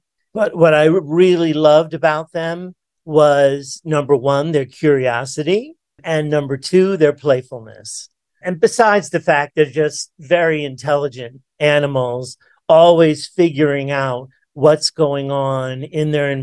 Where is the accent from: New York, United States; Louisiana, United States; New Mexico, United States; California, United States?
New York, United States; New York City; But then I got homesick from my hometown of New York City and decided to move back to New York